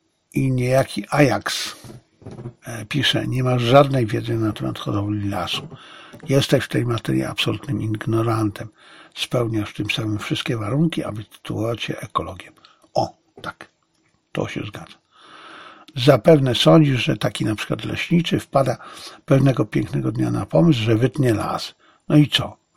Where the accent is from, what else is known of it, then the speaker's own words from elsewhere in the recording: Zabrze, Silesian Voivodeship, Poland; jak to u mnie na Śląsku w Zabrzu mówiło się, na musiku.